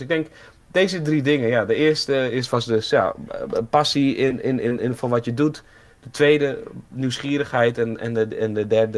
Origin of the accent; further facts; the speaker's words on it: Netherlands; Zeker ik als Nederlander. Mozambique is niet mijn verhaal. Oekraïne is niet mijn verhaal.